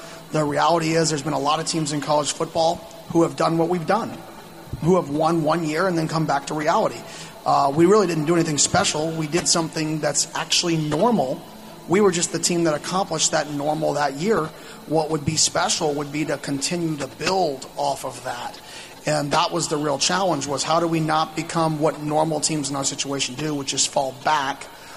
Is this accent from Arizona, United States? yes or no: yes; Arizona, United States; Yeah, obviously me being born and raised in Arizona, that's something I don't take lightly.